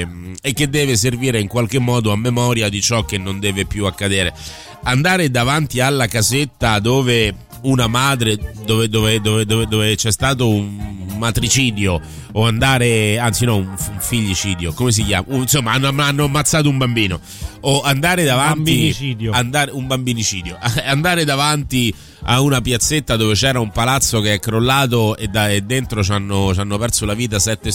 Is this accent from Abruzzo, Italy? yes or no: yes; L'Aquila, Abruzzo, Italy; E lo dico da aquilano.